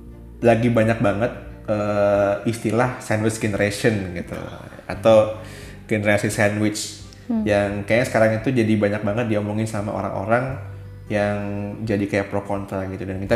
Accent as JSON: {"language": "Indonesian", "town": "Surabaya", "region": "East Java", "country": "Indonesia", "lives_now": "Jakarta, Indonesia", "said": "meskipun gue sebagai orang Surabaya, ya ini bukan hal yang baru gitu ya"}